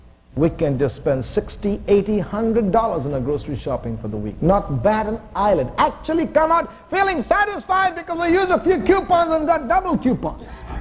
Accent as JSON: {"language": "English", "country": "India", "tie": "born or raised there", "said": "One, I was born and raised in India."}